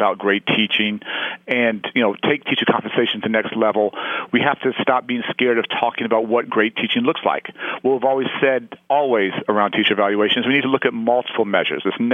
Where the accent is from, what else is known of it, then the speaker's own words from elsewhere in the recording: Chicago, Illinois, United States; in my hometown of Chicago